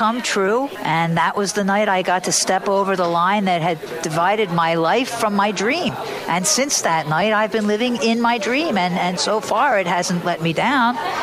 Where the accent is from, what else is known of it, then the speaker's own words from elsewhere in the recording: Philadelphia, Pennsylvania, United States; You know that's my hometown.